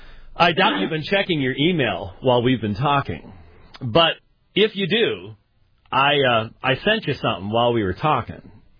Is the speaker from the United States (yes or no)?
no; Scotland, United Kingdom; I'm afraid I'm Scottish, and we carry claymores and we cut stuff up.